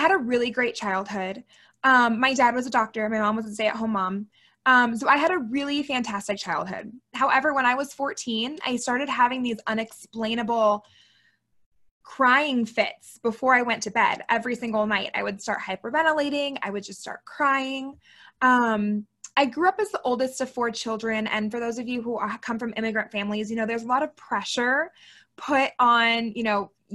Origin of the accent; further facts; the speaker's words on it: Florida, United States; now in Salt Lake City, United States; I'm a first-generation American woman. I'm from Florida. My family is from Puerto Rico and Cuba, respectively, but I was, you know, raised in Florida. Now I live in Salt Lake City